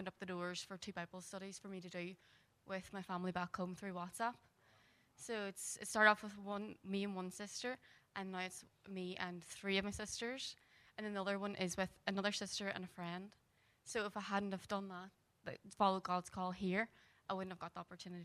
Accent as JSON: {"language": "English", "region": "Northern Ireland", "country": "United Kingdom", "moved": "yes", "lives_now": "England", "said": "I come from Northern Ireland, but I've moved to England 2 years ago."}